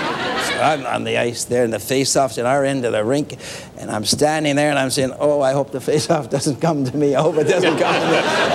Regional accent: Ireland; Well, being Irish... Being Irish, I thought it would only be right if I got even.

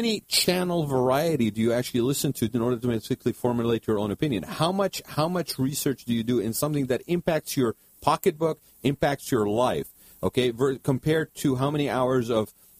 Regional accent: United States; But I was embarrassed as an American that this is the representation that we have at the top office in the land.

